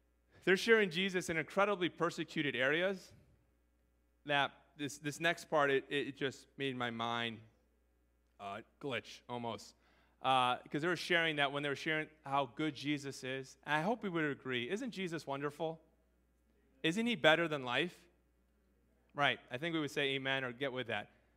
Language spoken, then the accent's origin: English; United States; as far as an American who's in a very non-persecuted thing